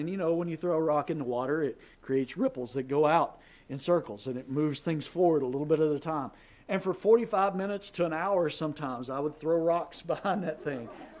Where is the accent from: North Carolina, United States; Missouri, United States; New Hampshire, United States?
North Carolina, United States; I grew up in North Carolina.